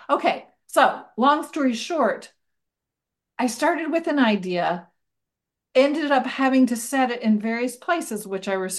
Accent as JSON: {"language": "English", "region": "Appalachia", "country": "United States", "said": "I feel like the things that are important to me as an Appalachian probably transfer, probably are important to people from all over the place."}